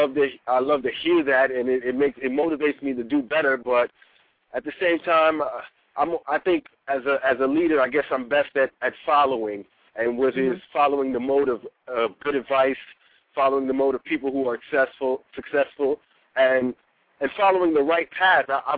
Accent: Harlem, New York, United States; Yeah, Harlem was tough. I grew up, parents

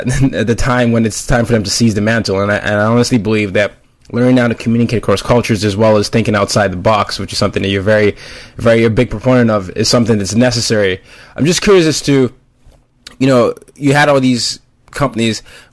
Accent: Nigeria; I'm Nigerian, and I ended up growing up in multiple countries, five different countries.

